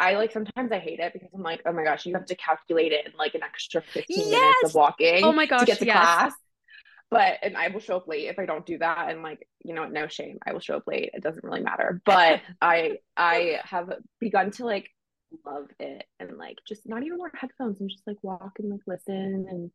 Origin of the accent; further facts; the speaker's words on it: Maine, United States; I grew up in Maine, like skiing and riding horses a lot.